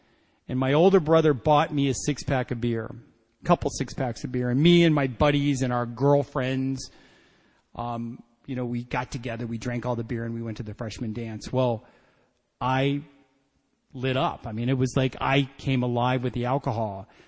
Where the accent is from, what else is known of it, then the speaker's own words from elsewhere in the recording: Kentucky, United States; I was born in Kentucky, a poor white gay boy in Kentucky, and that's enough to drink right there.